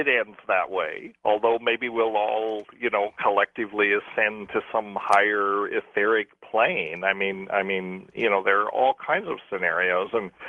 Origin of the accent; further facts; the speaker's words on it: Ireland; we're Irish and we have a sense of humor